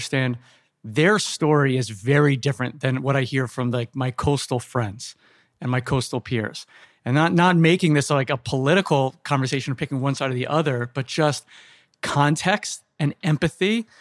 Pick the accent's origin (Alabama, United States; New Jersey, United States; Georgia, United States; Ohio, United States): New Jersey, United States; also born or lived in Boston / New York / Chicago / Los Angeles; now in San Diego, United States; I'm from the tri-state area. I grew up in Jersey, school in Boston, and then I was worked in finance in New York.